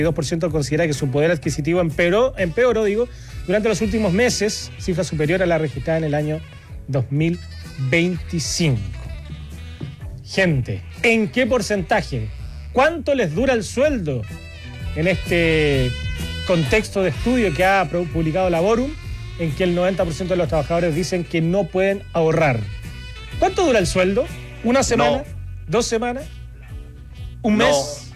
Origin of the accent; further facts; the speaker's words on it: Retiro, Maule, Chile; Oriundo, lo que somos oriundo de Retiro. Aguante, Retiro.